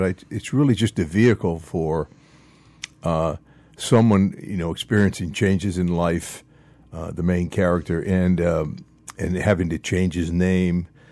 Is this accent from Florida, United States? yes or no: yes; St. Petersburg, Florida, United States; I was a practicing lawyer. I'm from St. Pete, but I was practicing down in Miami.